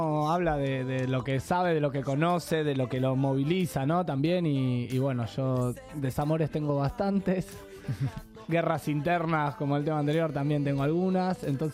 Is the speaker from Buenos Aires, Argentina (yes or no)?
yes; Buenos Aires, Argentina; also born or lived in Madrid; Yo siempre digo que soy de Buenos Aires y que me siento de Buenos Aires, pero un poquitito de Madrid también me siento, viví acá 8 años... luego volví a Buenos Aires